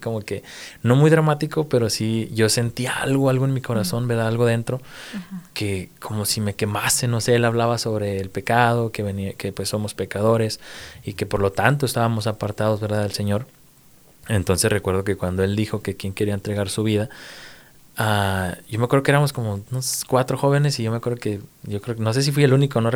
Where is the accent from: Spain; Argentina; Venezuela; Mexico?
Mexico; Ciudad Juárez, Chihuahua; Soy de Ciudad Juárez, Chihuahua, de México, obviamente. Uh-huh. Soy de diciembre y... pues sí, vengo de Ciudad Juárez, de una de las ciudades más bonitas.